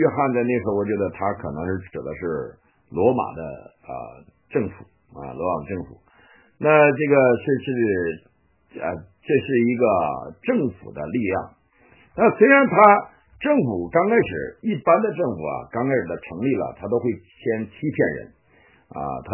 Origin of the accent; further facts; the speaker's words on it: China; 我们在中国长大都觉得共产党好啊，